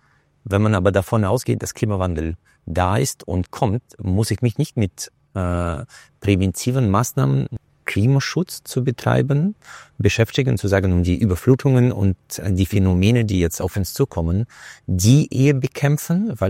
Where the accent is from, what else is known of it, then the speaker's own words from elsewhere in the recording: Uzbekistan; Ich komme aus Usbekistan, wo wir Aralsee damals noch live erlebt hatten, dass das durch falsche Bewässerung ausgetrocknet ist.